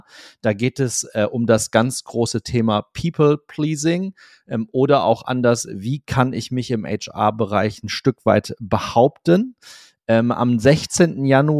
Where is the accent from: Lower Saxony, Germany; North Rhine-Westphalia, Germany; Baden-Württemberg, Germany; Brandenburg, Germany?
Lower Saxony, Germany; Cloppenburg; Bei mir in meiner Heimatstadt Kloppenburg sagen wir dann gerne Sass Neujahr. Das ist Plattdeutsch